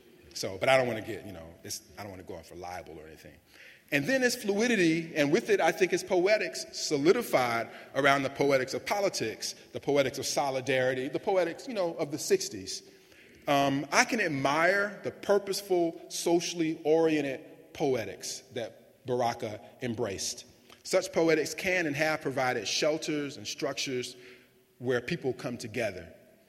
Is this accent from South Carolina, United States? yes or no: yes; South Carolina, United States; moved away as an adult; also born or lived in Pittsburgh; At 22, I moved to Pittsburgh from South Carolina with almost no resources. I knew no one. I had nothing.